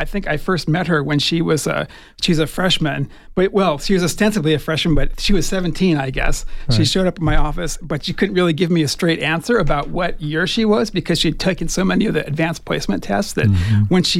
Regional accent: Colorado, United States; Okay, so I grew up in Colorado, and I got my undergraduate degree at the University of Kansas

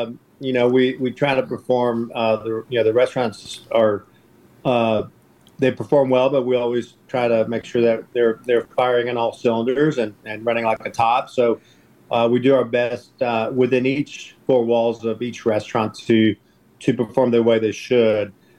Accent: Mexico City, Mexico; You know, I'm from Mexico City. I didn't know breakfast tacos in Mexico either.

